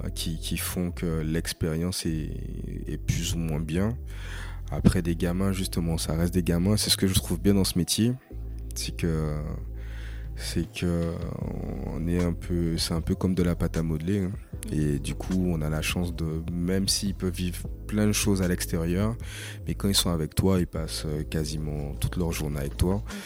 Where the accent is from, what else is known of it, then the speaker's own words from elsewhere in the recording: Guadeloupe, France; Donc j'ai 42 ans, je suis originaire de la Guadeloupe.